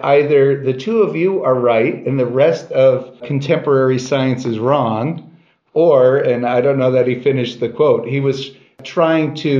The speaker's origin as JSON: {"language": "English", "country": "United States", "said": "Well, as an American, I want to thank you for that."}